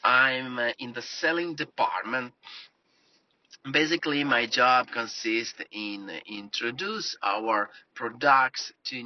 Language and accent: English; Italy; English is a second language; from Italy.